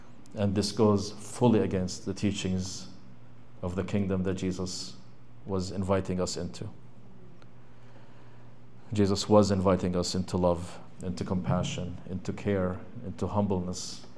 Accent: Palestine; now in United States; I say this as a Palestinian, and I also say this as an American

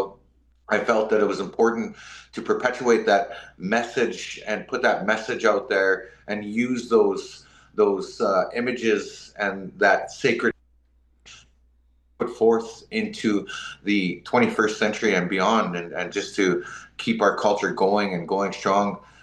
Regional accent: Edmonton, Alberta, Canada; I grew up in Edmonton, and I grew up half on reserve and half in the city. So sometimes I'd be living on the res and sometimes I'd be in the city.

